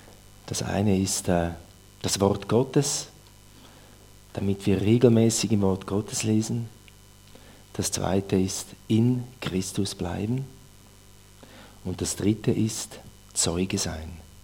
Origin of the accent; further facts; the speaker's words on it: Nussbaumen, Aargau, Switzerland; Aufgewachsen bin ich in Nussbaumen mit zwei Brüdern.